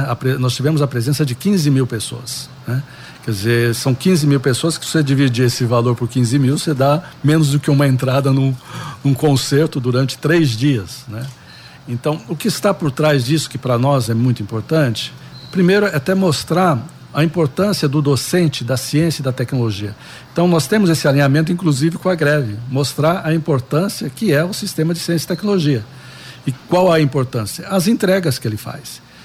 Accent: Londrina, Paraná, Brazil; A minha memória afetiva, ela é pé vermelho. Quer dizer, minha adolescência eu passei aqui em Londrina, né? A minha família toda mora aqui em Londrina.

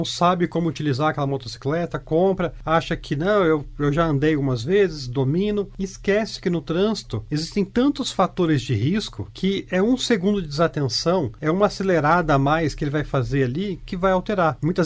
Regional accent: Foz do Iguaçu, Paraná, Brazil; now in Londrina, Brazil; não sou de Londrina, sou de Foz do Iguaçu, mas já resido aqui há tantos anos que sou mais londrinense que qualquer outra coisa, né?

